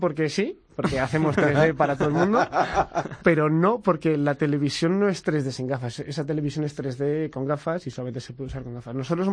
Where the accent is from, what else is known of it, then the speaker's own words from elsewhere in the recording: Spain; nosotros al final somos españoles que estamos en España y nos gusta quedarnos en España.